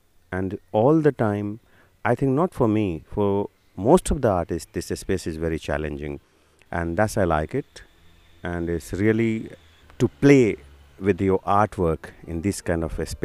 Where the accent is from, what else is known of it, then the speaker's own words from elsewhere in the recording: India; English is a second language; I came from India. I live and work in New Delhi, outside of New Delhi.